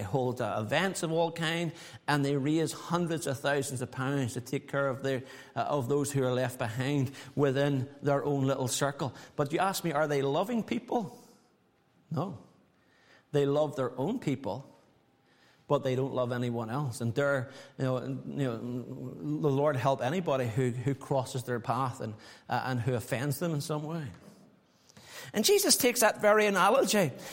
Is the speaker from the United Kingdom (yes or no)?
yes; Northern Ireland, United Kingdom; growing up in Northern Ireland, we saw a lot of villains along the way.